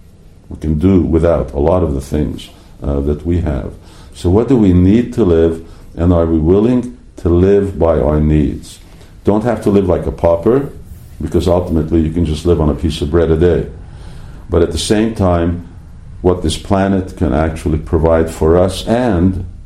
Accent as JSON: {"language": "English", "country": "Canada", "tie": "born or raised there", "said": "I grew up in Canada, and I grew up 60 years ago, when I first came to Canada, and I lived there as a young boy"}